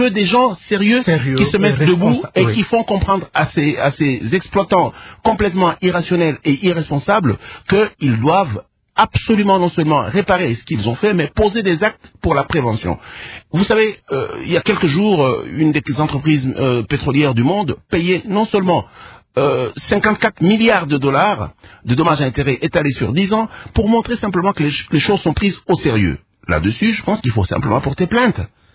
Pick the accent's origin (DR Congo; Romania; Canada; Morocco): DR Congo; Kolwezi, Lualaba; born there; Je suis né à Kolwezi et quand on en parle, je me sens un peu triste.